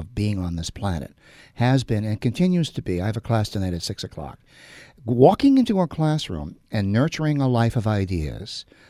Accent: Ireland; Well, I'm Irish. We can't be psychoanalyzed.

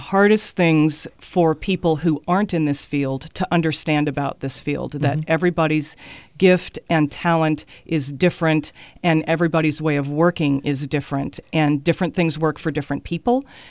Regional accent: the South, United States; You know, I was raised in the South, where faith is a huge part of your life.

